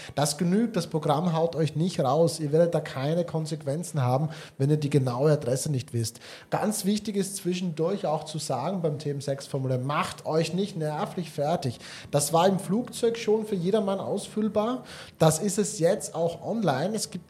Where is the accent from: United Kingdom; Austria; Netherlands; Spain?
Austria; Ich habe es auch überprüft, ich bin ja Österreicher.